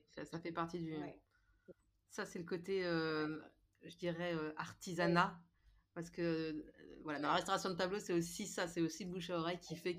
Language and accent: French; France; Je suis française et un 7, c'est pas bien.